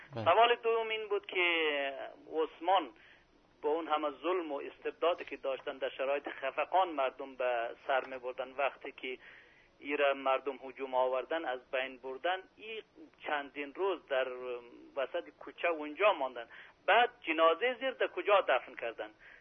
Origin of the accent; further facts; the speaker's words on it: Mashhad, Razavi Khorasan, Iran; از مشهد هستم.